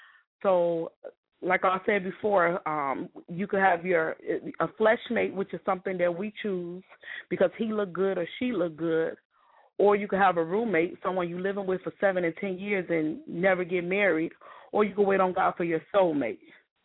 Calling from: Niles, Illinois, United States; I'm calling from Niles.

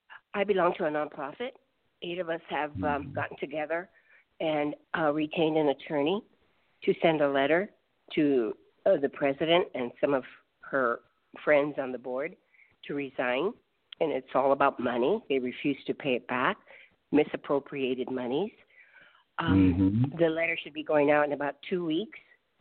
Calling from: Los Angeles, California, United States; I'm calling from Los Angeles.

